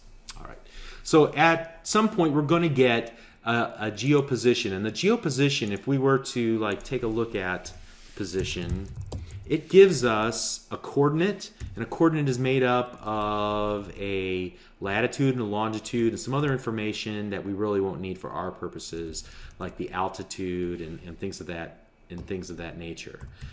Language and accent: English; Burbank, Illinois, United States; a park near the house where I grew up in Chicago, in a little town called Burbank.